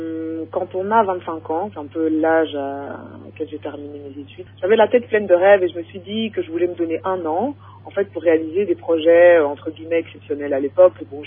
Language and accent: French; Brussels, Brussels-Capital Region, Belgium; born there; ma mère est danseuse traditionnelle antillaise. Et donc, moi, je suis née en Belgique, à Bruxelles.